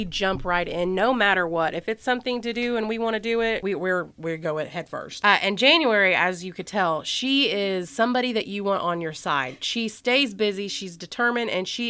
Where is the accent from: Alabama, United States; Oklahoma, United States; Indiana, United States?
Indiana, United States; And we are from Indiana, by the way.